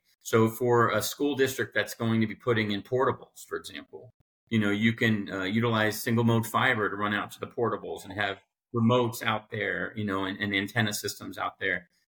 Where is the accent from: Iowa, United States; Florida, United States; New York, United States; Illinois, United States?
Florida, United States; growing up in South Florida